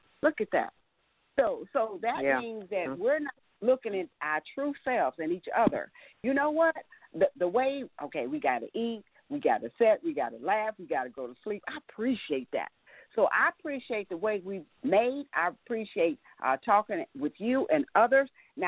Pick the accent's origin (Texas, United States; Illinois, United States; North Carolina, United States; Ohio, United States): Texas, United States; I'm from Texas.